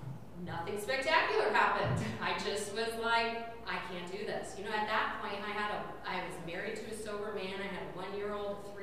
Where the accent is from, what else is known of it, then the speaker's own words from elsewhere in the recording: St. Louis, Missouri, United States; So I said I grew up in St. Louis, Missouri.